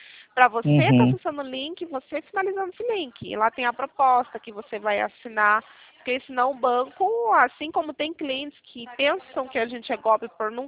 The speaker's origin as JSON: {"language": "Portuguese", "town": "Sorocaba", "region": "São Paulo", "country": "Brazil", "said": "Daqui de Sorocaba"}